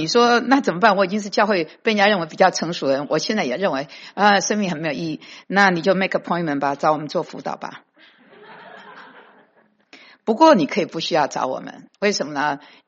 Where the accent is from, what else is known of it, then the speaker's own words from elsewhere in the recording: Taiwan; now in United States; 那我个人呢是从台湾来的，1985年在美国信主